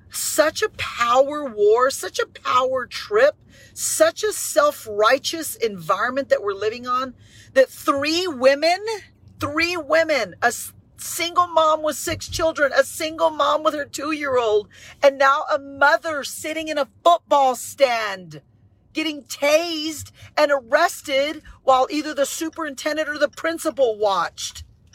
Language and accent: English; United States; Last time I checked, I'm an American and I have rights.